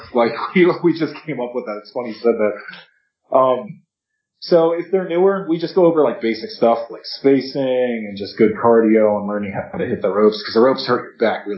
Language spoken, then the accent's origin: English; Pennsylvania, United States; I'm from Pennsylvania, and you know, I grew up drinking Yingling